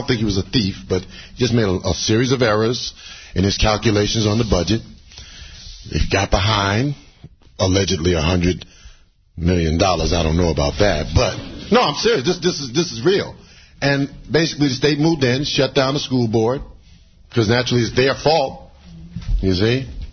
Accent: Oakland, California, United States; I'm from Oakland, and I can tell you I've ran for school board a while back, and I worked with people there.

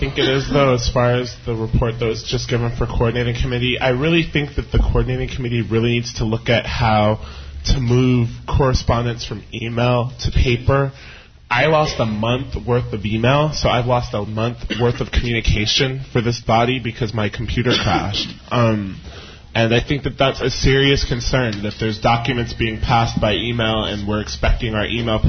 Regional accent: California, United States; I'm a fan of them. I grew up in California.

